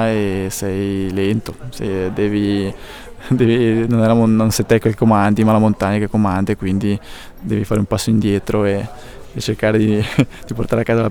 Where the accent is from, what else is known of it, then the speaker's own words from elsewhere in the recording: Valfurva, Lombardy, Italy; era del nostro paese, di Val Furva, del mio paese